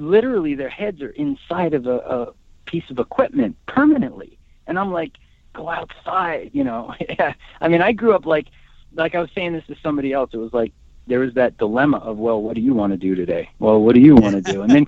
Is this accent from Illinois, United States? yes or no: no; New Jersey, United States; I grew up where it was much more Huck Finn. It was like, unless you're living in the city, I was in New Jersey, it was like you walk down the street and into some woods